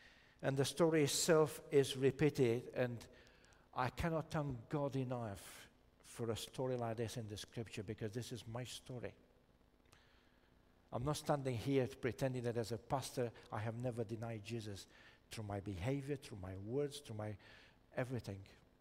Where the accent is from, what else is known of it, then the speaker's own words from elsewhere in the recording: Romania; I grew up in Romania in a very kind of agricultural setting, and every summer I used to go to my relatives and look after sheep, cows, a lot of hens and cockerels around